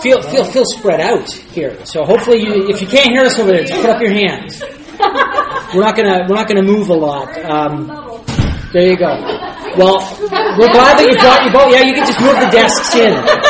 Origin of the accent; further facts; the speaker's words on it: Eastern Canada, Canada; so we're from Eastern Canada and not from Western Canada